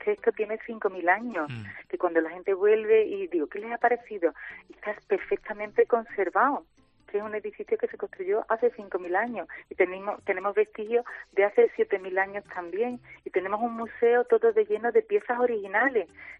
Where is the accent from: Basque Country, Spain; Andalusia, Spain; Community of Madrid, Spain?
Andalusia, Spain; Mairena del Aljarafe; Yo soy de Mairena del Aljarafe y aparte de querer un lugar cercano, pues me gustaba mucho estar aquí en la naturaleza. Yo soy de campo